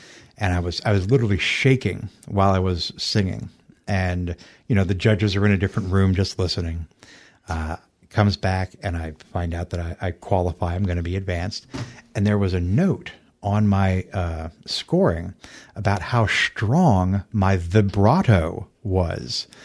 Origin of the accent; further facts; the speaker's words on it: United States; now in New Zealand; I got a coming from the US, I know like